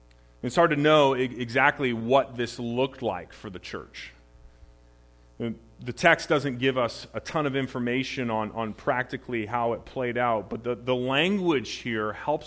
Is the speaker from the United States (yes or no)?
no; Canada; like growing up in Canada, I knew